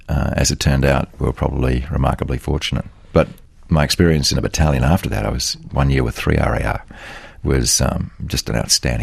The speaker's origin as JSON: {"language": "English", "region": "Queensland", "country": "Australia", "tie": "born or raised there", "said": "I had seen a lot of Klansman-style personalities growing up in Western Queensland"}